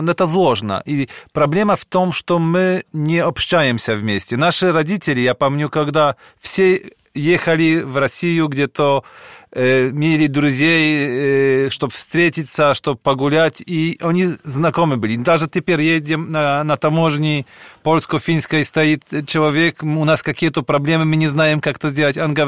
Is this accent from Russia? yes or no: no; Białystok, Podlaskie Voivodeship, Poland; Например, мы из Белостока.